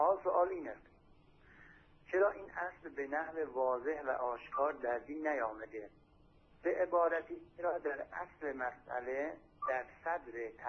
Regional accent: Tabriz, East Azerbaijan, Iran; از تبریز هستم من.

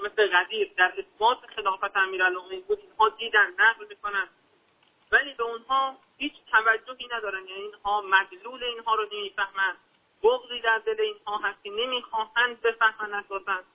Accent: Khuzestan, Iran; ما خوزستانیم، نمیدونم چرا یه مقدار آنتنا میرن.

